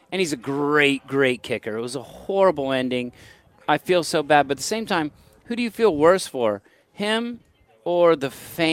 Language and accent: English; Pennsylvania, United States; I'm from Western PA, so I've got to be a Steelers fan.